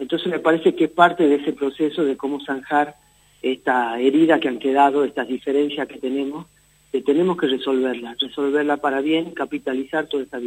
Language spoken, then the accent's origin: Spanish; Jujuy, Argentina; como latinoamericano, como argentino, como jujeño, como norte grande.